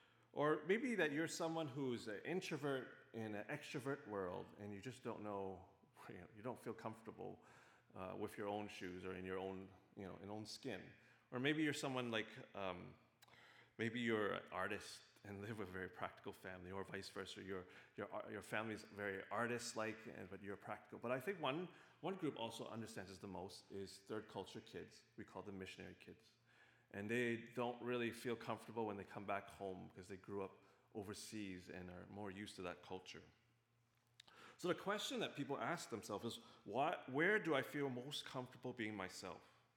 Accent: Ottawa, Ontario, Canada; growing up in Ottawa and probably even growing up in Toronto GTA, that we call something, I think that I would call myself someone who's bicultural. Someone who kind of lives in two worlds, living one world in the Chinese culture and another world living

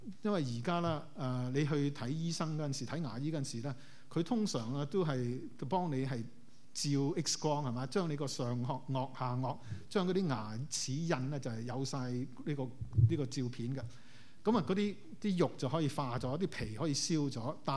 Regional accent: Guangdong, China; 属性呢就不是我们广东人那个属性

